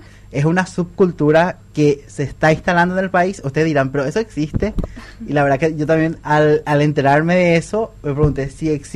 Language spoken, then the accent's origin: Spanish; General Aquino, San Pedro, Paraguay; Soy de General Aquino, sí. Después, para estudiar en la Universidad Nacional Caguazú, tuve que trasladarme a vivir solo